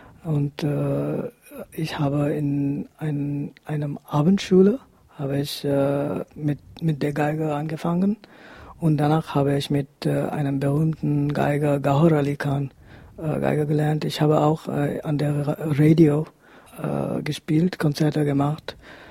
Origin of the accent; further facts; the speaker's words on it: New Delhi, Delhi, India; German is a second language; moved away as an adult; also born or lived in Saarbrücken; now in Potsdam, Germany; Ich komme aus Neu-Delhi in Indien. Und ich bin hier als Juniorprofessor in 2004 gekommen